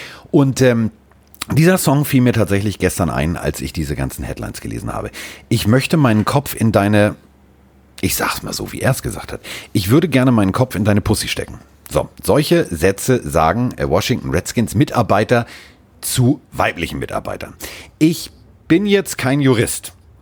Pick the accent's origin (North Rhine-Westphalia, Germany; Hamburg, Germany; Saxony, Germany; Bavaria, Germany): Hamburg, Germany; Also ich komme aus Hamburg.